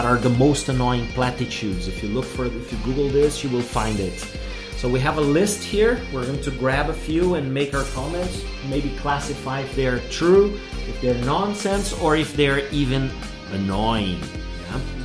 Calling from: Porto Alegre, Rio Grande do Sul, Brazil

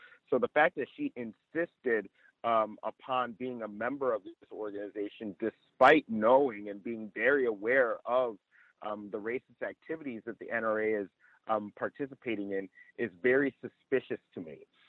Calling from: Chino Hills, California, United States; Yeah, this is … I'm reporting from Chino Hills, California.

